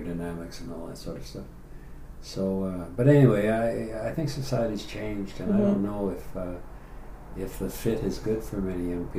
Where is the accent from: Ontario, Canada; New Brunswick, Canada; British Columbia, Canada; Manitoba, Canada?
British Columbia, Canada; Vancouver; as I said, I was from Vancouver.